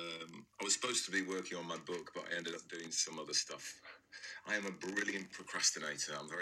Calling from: Yorkshire and the Humber, United Kingdom; I'm in Yorkshire, in the north of England.

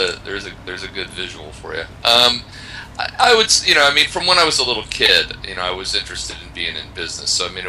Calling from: Poland; I am talking to you from Poland.

